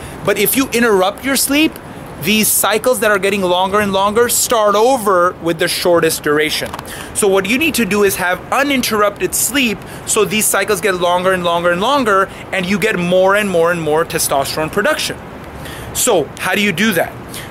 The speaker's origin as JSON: {"language": "English", "town": "Montreal", "region": "Quebec", "country": "Canada", "tie": "born or raised there", "said": "live from my hometown of Montreal, Canada."}